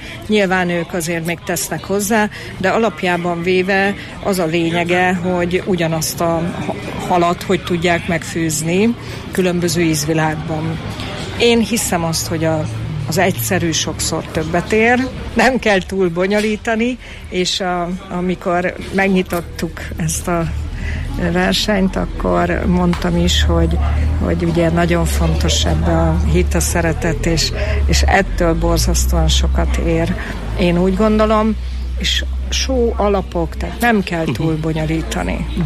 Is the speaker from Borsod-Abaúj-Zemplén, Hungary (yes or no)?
no; Szolnok, Jász-Nagykun-Szolnok, Hungary; Igen, hát én tiszaparti lány vagyok, Szolnokon születtem, nagy szerelmünk a Tiszató, 30 perce van Szolnoktól